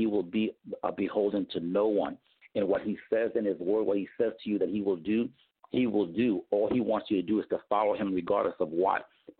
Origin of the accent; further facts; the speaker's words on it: Port-au-Prince, Ouest, Haiti; now in United States; I'm from Port Prince, Haiti, and everybody is a quote unquote supposed to be Christian, even though we practice voodoo and everything else that we did.